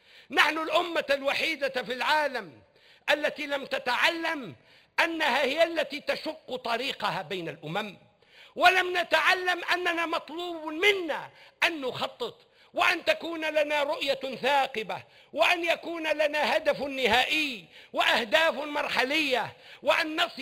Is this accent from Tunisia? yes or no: yes; Tunisia; وسألت الله تعالى أن يردني إلى بلدي تونس في أقرب الأحيان